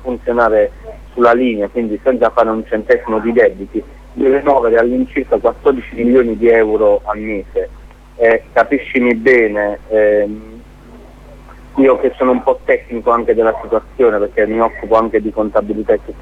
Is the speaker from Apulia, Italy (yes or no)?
yes; Bari, Apulia, Italy; Sì, sono di Bari.